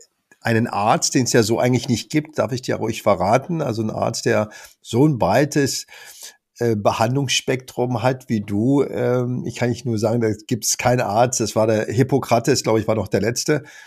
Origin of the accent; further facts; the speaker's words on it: Berlin, Germany; als Junge im Wedding, damals in der Prinzenallee, da war ich in der Gesundbrunnen Grundschule